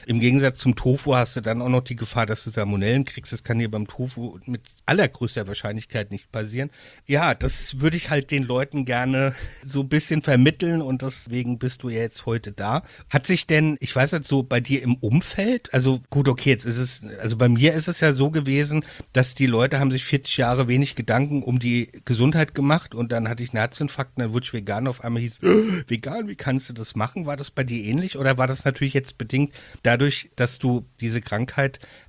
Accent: Rhineland-Palatinate, Germany; Ich bin ja in Gabelhofsheim eben ja geboren, groß geworden. geworden, also inmitten von Weinbau und Ackerbau. Ich habe dann jetzt in Wackernheim inmitten von Obstbau gelernt

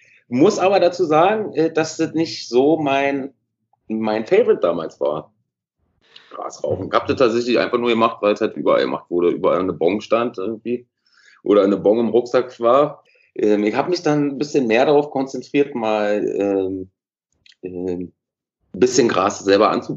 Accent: Velten, Brandenburg, Germany; moved away as an adult; also born or lived in Hennigsdorf; now in Berlin, Germany; aus Velten komme ich, also geboren in Henningsdorf, Velten aufgewachsen, bis zu meinem, ich weiß ja nicht, bis wann war ich da, bis zu unserer Jugendzeit, so bis zu meiner, so 15, 16, 17, war ich glaube da, bis 18 vielleicht so

